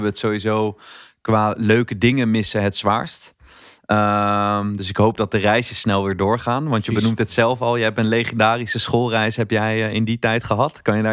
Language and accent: Dutch; The Hague, South Holland, Netherlands; Ik weet inderdaad ook in Den Haag, waar ik ben opgegroeid, op gymnasiumscholen, dat dat toch veel meer leefde